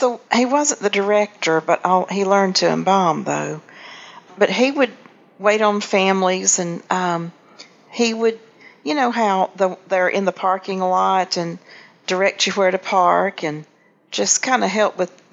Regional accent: Slocum, Alabama, United States; I was born here in Dothan in what is now Southeast Health, but it was a little bitty hospital. It was called General then. And I was raised in Slocum, though. We moved to Slocum when I was 6 years old.

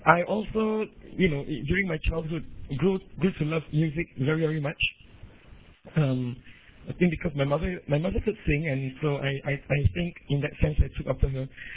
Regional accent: Singapore; I'm a Singaporean. I have been a Singaporean all my life.

